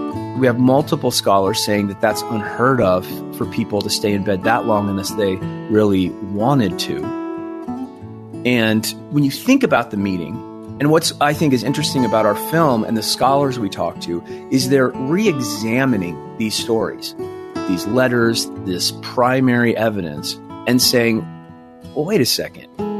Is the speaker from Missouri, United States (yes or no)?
yes; Missouri, United States; And, you know, growing up in the Midwest in Missouri, right next to Illinois, Lincoln was, you know, he was the god of America.